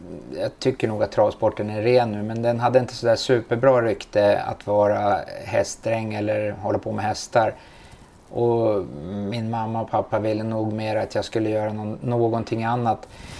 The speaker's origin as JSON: {"language": "Swedish", "town": "Stockholm", "region": "Stockholm County", "country": "Sweden", "tie": "born or raised there", "said": "Jag kommer ifrån Bromsten, och det ligger ju bara, jag är uppfödd i Bromsten kan man säga."}